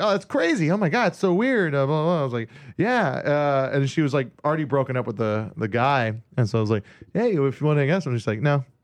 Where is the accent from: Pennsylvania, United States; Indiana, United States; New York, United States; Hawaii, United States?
Hawaii, United States; He's like it's a guy I grew up with in Hawaii that was in bands with.